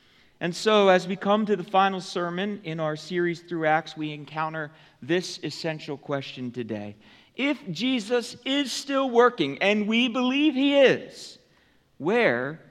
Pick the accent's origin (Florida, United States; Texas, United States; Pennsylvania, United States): Pennsylvania, United States; Lancaster; I was born in Lancaster County long ago in the spring of 1981. You believe? Wow. Yeah. Yeah. Wow. Yeah. My. Lancaster is my home. Yes, it is. It is my geography. It's my location.